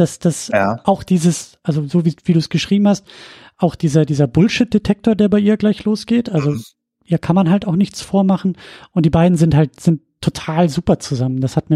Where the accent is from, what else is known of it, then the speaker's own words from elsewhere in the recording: Schleswig-Holstein, Germany; Nordfriesland angesiedelt ist, und deswegen bin ich bei den Hörbüchern auch immer sehr aufmerksam geworden, weil das meine Heimatregion ist.